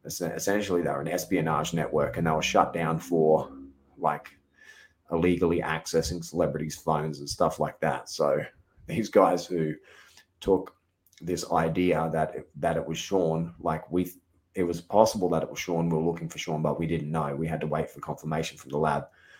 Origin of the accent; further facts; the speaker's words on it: Australia; I'm an Australian. I handed it over.